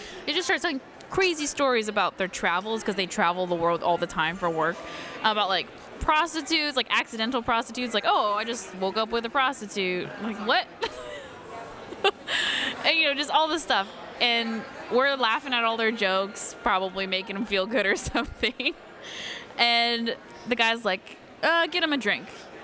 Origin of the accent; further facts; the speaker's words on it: Seattle, Washington, United States; Start talking about how we're from Seattle, and they were like, oh, I love Seattle